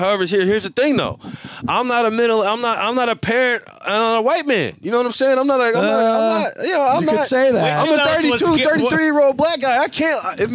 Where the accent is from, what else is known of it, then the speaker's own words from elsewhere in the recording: Louisiana, United States; I'm from Louisiana.